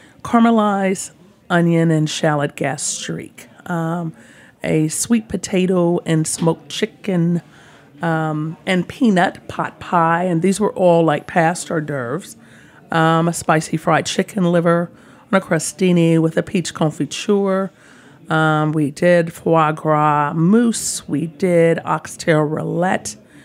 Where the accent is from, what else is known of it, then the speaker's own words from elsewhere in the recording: Midwest, United States; I'm originally from the Midwest, but the majority of my life has been spent in the South.